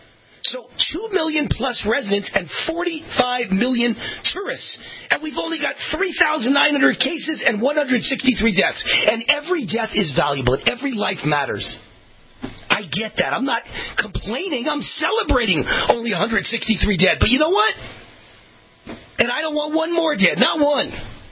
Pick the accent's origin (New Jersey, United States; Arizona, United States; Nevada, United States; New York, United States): Nevada, United States; Are you listening, Nevada Governor Steve Sisolak? My home state governor, are you listening?